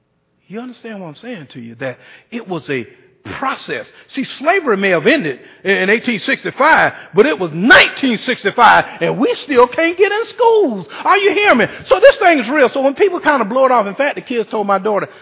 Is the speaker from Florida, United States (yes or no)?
yes; Eustis, Florida, United States; When I was growing up in Eustis, you know, it was a long time.